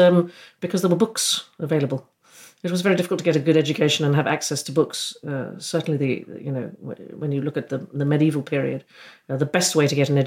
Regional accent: United States; I grew up in America. I love that country.

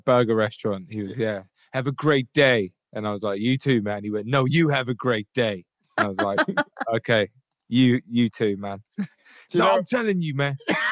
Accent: London, United Kingdom; And then he was like, "Yo, where are you from, Canada?" And I was like, no, London.

